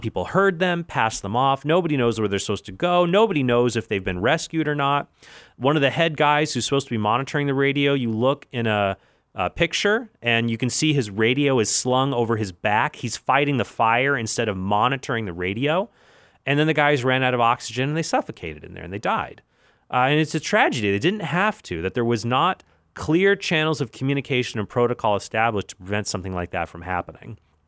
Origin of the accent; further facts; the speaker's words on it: United States; I prefer Boeing, but I'm an American guy, so what do you expect?